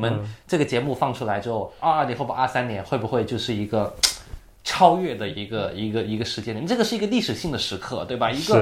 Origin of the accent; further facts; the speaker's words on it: Guangzhou, Guangdong, China; 我作为一个广州土生土长的一个人，我还挺自豪啊